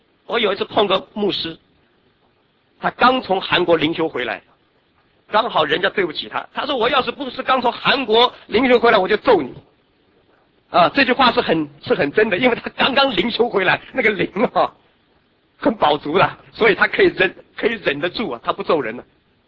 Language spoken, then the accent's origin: Chinese; Hong Kong; now in Guam; 在我从香港来到关岛之前